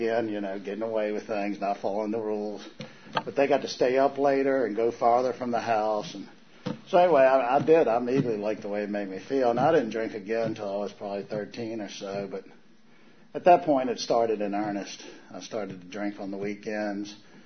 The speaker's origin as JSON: {"language": "English", "town": "Charlottesville", "region": "Virginia", "country": "United States", "said": "And so I'm from Charlottesville originally."}